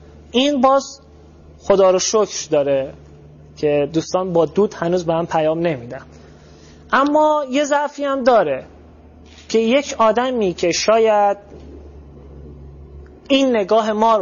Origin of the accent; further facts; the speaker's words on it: Mashhad, Razavi Khorasan, Iran; من و بچه مشهدم دیگه، میرفتم مشهد تبلیغ